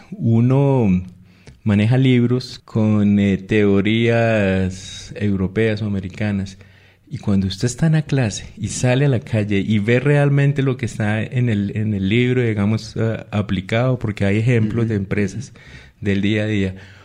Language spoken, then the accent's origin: Spanish; Fuente de Oro, Meta, Colombia; Yo soy de un pueblo en los Llanos Orientales llamado Fuente de Oro Meta. Estudié allá toda mi bachillerato. Después ingreso a la universidad acá en Bogotá en el 2003 más o menos.